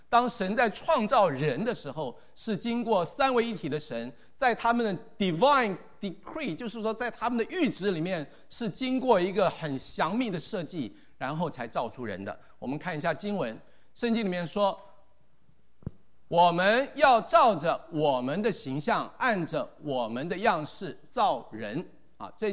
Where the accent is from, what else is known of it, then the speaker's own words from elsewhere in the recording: China; 让我们中国人认为说父母跟子女的关系永远是在高于夫妻的关系的